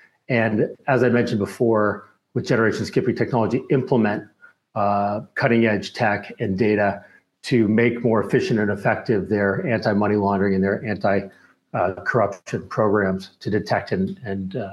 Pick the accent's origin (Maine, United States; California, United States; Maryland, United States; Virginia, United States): California, United States; Actually, from California as well.